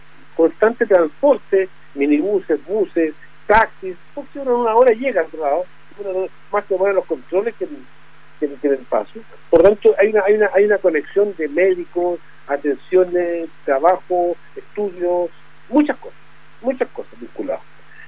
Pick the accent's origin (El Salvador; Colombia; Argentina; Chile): Chile; Arica, Arica y Parinacota; yo soy de Arica y Parinacota, de la región de Arica, una de Arica y Parinacota que está en la frontera con Perú, que estamos a 50 kilómetros